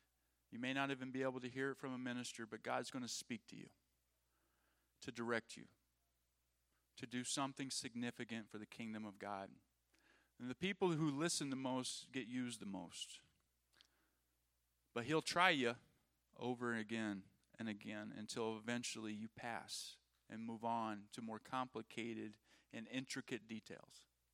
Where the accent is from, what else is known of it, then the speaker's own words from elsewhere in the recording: Minnesota, United States; I was not a Wisconsinite. I was from Minnesota.